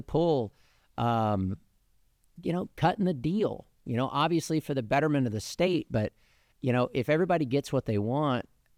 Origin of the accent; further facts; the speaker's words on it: Oklahoma, United States; now in Arkansas, United States; But the funny thing is I grew up in Oklahoma